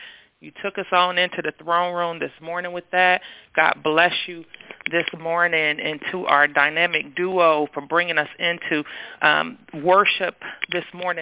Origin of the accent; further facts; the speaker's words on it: Cincinnati, Ohio, United States; I'm from Cincinnati, Ohio, and I welcome each and every one of you on the call this morning.